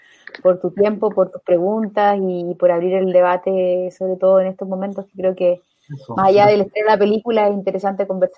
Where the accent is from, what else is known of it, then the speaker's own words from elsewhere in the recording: Temuco, Araucanía, Chile; Yo soy de Temuco